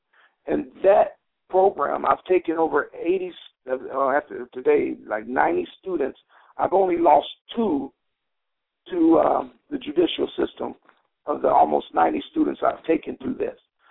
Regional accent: Chicago, Illinois, United States; growing up in Chicago, gangbanging in Chicago, dealing drugs in Chicago

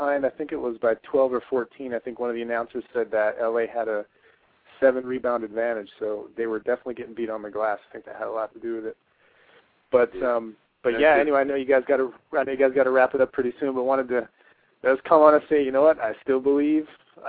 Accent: Arizona, United States; since I was a little kid growing up in Arizona watching the Arizona Wildcats play basketball

